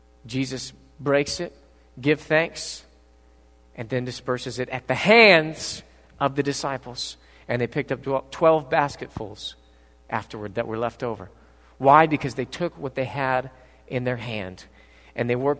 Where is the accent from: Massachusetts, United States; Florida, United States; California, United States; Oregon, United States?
California, United States; San Bernardino; hold on a second, because I grew up in San Bernardino. At one point, my family was living in our car.